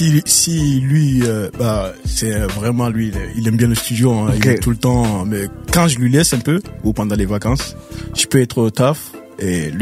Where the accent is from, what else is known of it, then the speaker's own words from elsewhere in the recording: Clichy, Île-de-France, France; moi, je suis pas de Sevran à la base, je suis de Clichy.